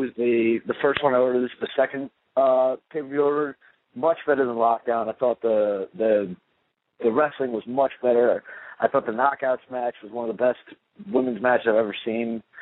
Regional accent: Peekskill, New York, United States; I'm from Peekskill, New York.

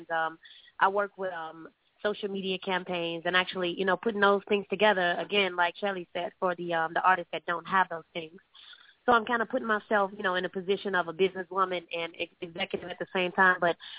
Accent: Chicago, Illinois, United States; now in Orlando, United States; I'm actually from Chicago. I'm out here based in Orlando.

